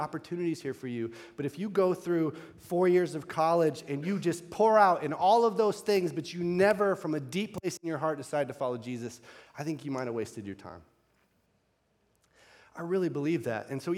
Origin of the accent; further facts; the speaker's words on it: Tallahassee, Florida, United States; also born or lived in Michigan; I grew up in Tallahassee, Florida, so Michigan as a university was like an afterthought for me.